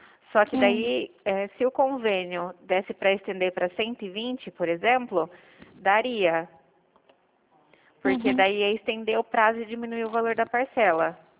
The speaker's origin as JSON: {"language": "Portuguese", "town": "Itu", "region": "São Paulo", "country": "Brazil", "said": "eu sou daqui de Itu"}